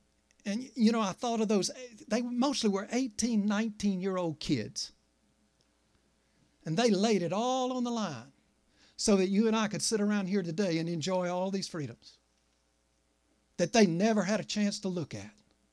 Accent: South Carolina, United States; 1 year ago, in my home state of South Carolina

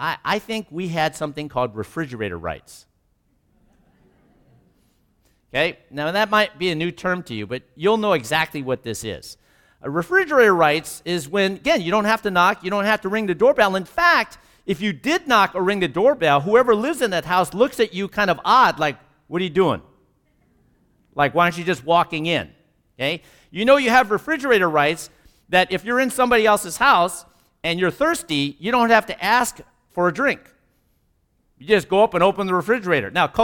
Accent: Sacramento, California, United States; But growing up in Sacramento, even though it was very hot, I just remember it was a really different time than it is now.

